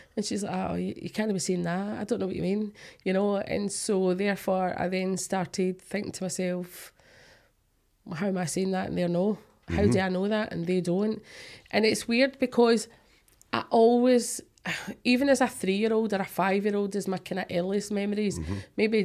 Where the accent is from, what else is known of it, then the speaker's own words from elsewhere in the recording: Duntocher, Scotland, United Kingdom; No, I was brought up in Dintoker, which is a small village right outside Clydebank. So I was born and brought up in Dintoker.